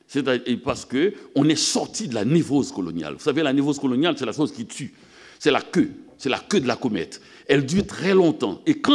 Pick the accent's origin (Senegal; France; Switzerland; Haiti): Haiti; moved away; also born or lived in Canada; Quand j'ai quitté Haïti, en exil, j'étais allé au Canada parce que je n'avais pas envie de me trouver dans un pays où il faut consoler tout le temps les gens.